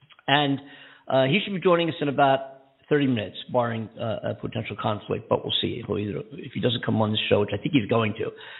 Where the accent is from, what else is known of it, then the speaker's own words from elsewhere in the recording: Pennsylvania, United States; the former chief of police in Philadelphia, right near my hometown. I tell people I'm from Philly